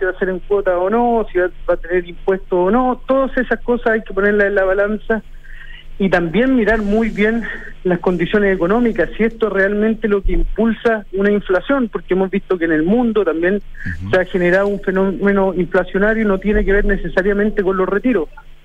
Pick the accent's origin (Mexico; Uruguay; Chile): Chile; Lo Prado, Santiago Metropolitan Region; Yo soy de Lo Prado, conozco la realidad de las personas, estoy muy vinculado al territorio de mi distrito